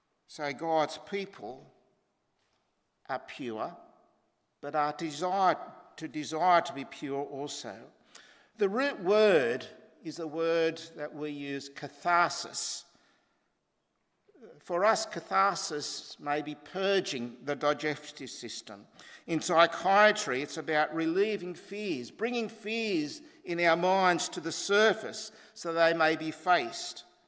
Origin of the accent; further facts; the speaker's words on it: Australia; because I was from Australia